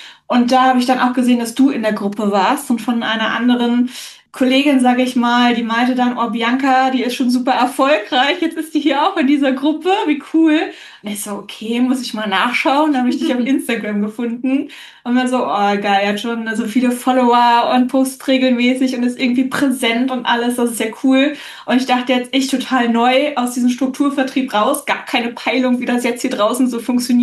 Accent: Brandenburg, Germany; ich komme aus der Nähe von Berlin und bin 33 Jahre.

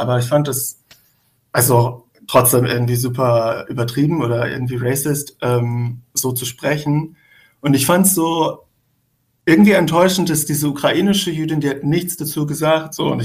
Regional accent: Tajikistan; Und ich meinte dann so, nur ich komme halt aus Tadschikistan so.

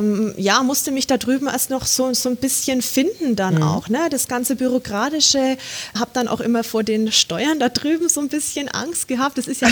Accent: Bad Windsheim, Bavaria, Germany; also born or lived in El Paso; Ich liebe meine Heimat, ich liebe Franken, ich liebe Bad Windsheim, man kriegt mich hier auch nicht wirklich so schnell raus. Ich, wie gesagt, in El Paso, das war eine Millionenstadt, das ist vergleichbar mit Berlin, wo ich da gewohnt habe

